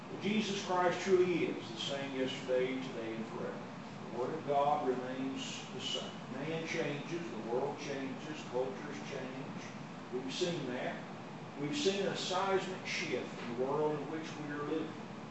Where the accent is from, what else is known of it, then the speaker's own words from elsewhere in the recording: Ada, United States; I've heard this for many years as I grew up there in Ada